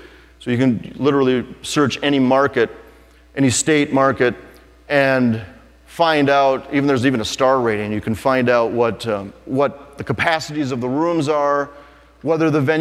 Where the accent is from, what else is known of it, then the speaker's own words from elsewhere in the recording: Minnesota, United States; I'm the closest thing to, I'm from Minnesota